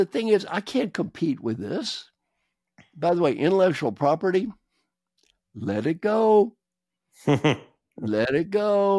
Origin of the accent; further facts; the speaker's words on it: Kentucky, United States; We came in, I'm from Kentucky, next to last place in educational achievement. We had an outhouse the first 4 years I was in school.